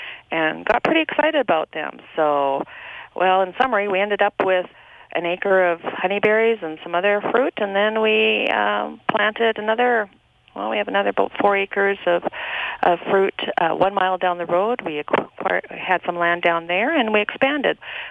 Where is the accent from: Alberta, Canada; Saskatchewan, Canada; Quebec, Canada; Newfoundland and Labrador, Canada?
Saskatchewan, Canada; now in United States; And I grew up eating them in Saskatchewan.